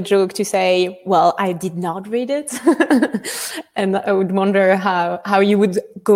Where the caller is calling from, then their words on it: Switzerland; I'm calling from Switzerland, so pretty nice weather today and nice atmosphere.